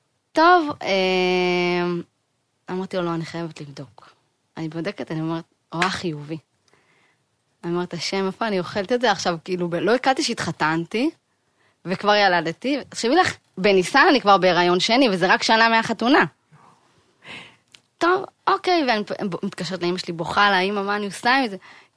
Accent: Jerusalem, Jerusalem District, Israel; גדלתי בירושלים, התחתנתי עם בני ברק, עם בן יחיד.

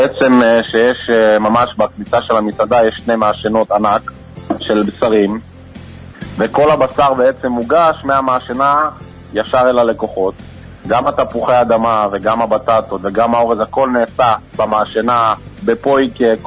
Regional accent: Northern District, Israel; אני גדלתי בקיבוץ בעמק הירדן

